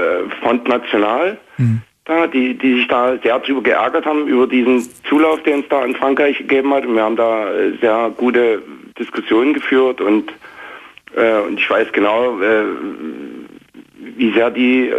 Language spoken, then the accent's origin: German; Saxony, Germany; Also ich bin ja aus der Nähe von Dresden hier